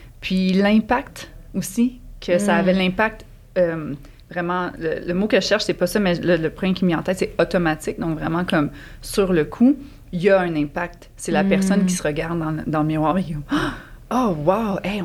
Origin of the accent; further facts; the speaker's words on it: Quebec, Canada; j'ai 35 ans. Je suis cancer, ascendant Lion. j'ai grandi sur la Rive-Sud, fait que je suis une fille de la Rive-Sud de Montréal.